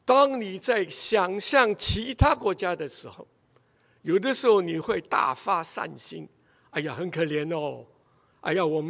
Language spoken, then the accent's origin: Chinese; China; 我们中国人在这件事上犯了多少血的错误